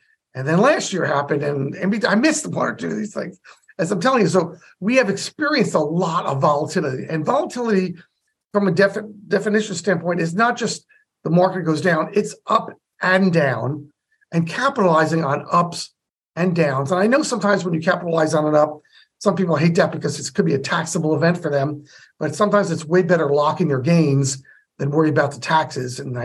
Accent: West Orange, New Jersey, United States; I grew up in West Orange.

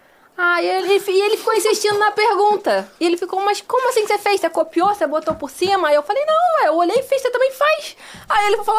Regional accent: Brazil; Então, aí eu falei que eu sou brasileira.

